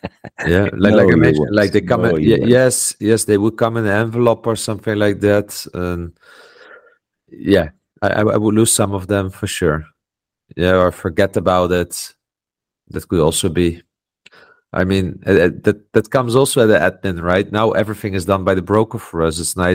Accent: Netherlands; English is a second language; now in Poland; I live in Poland, but I'm from Netherlands

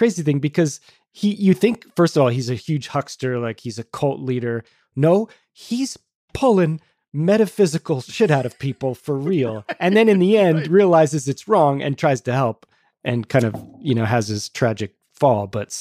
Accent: California, United States; I'm from Southern California and we have these mid-century public schools that are the red brick

